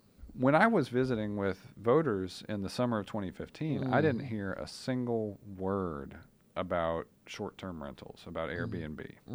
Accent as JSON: {"language": "English", "town": "Nashville", "region": "Tennessee", "country": "United States", "tie": "born or raised there", "said": "I grew up in Nashville, but we moved over there when Whitney got into Meharry"}